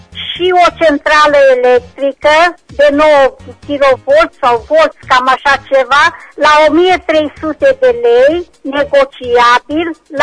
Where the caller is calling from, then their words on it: Reșița, Caraș-Severin, Romania; din Reșița